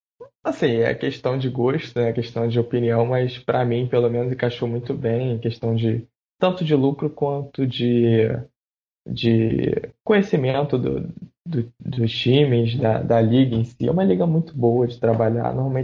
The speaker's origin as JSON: {"language": "Portuguese", "region": "Rio de Janeiro", "country": "Brazil", "tie": "born or raised there", "said": "É, eu sou do Rio de Janeiro. Uhum. Sempre morei aqui, então o sotaque vai ser bem puxado."}